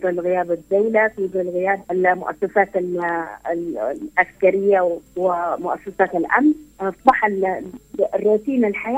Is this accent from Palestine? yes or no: no; Aden, Yemen; نحن في عندنا في عدن طبخة اسمها الدربيان، هي أفضل أنواع الطبخات.